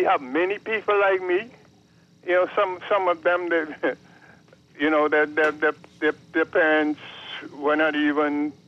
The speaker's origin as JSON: {"language": "English", "country": "Bahamas", "said": "I was born, I'm a Texan Caicos Bahamian."}